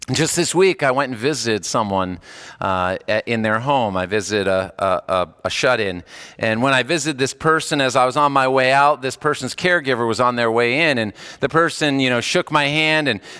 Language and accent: English; California, United States; I had a neighbor growing up in California